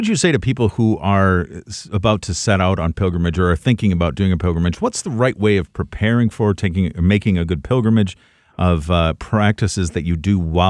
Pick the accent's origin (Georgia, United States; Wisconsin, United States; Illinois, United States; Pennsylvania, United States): Wisconsin, United States; Sorry, I being a Wisconsin native, I had to throw that in there.